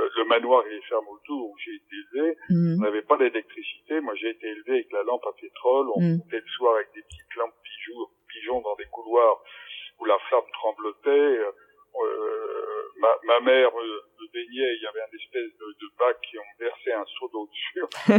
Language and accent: French; Brittany, France; je suis un breton d'origine du Finistère.